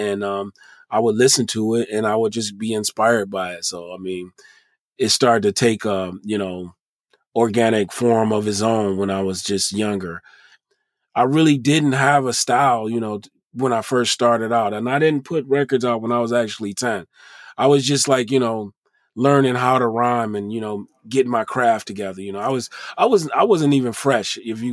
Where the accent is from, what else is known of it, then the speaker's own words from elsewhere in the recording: New York, United States; I mean, I just caught the hip-hop bug like anybody else, you know, growing up in New York and just being a fan of hip-hop.